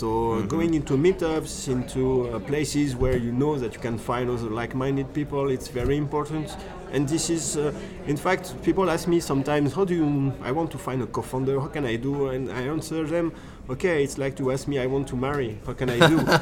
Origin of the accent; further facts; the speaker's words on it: Paris, Île-de-France, France; also born or lived in Romania / Latvia; So I'm really from France, from Paris. Spent all my life there.